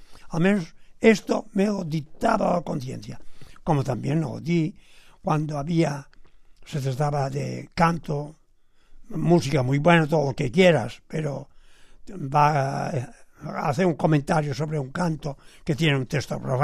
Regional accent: Palma de Mallorca, Balearic Islands, Spain; De Palma de Mallorca.

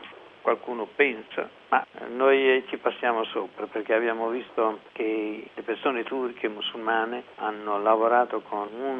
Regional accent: Emilia-Romagna, Italy; io sono un emiliano

